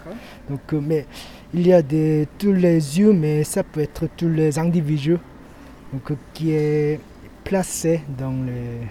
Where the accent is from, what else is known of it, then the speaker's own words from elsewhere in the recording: Seoul, South Korea; French is a second language; je viens de Séoul en Corée, il y a toujours des grands immeubles